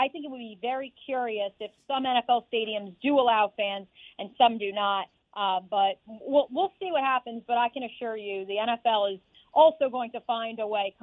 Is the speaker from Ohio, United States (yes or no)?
no; New Jersey, United States; The truth is, of course, I'm from New Jersey, as you mentioned, sprung from cages off Highway 9.